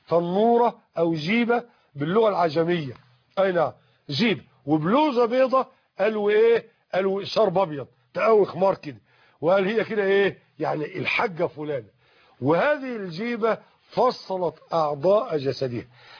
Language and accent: Arabic; Egypt; يعني باللهجة العامية عندنا في مصر يزحلقك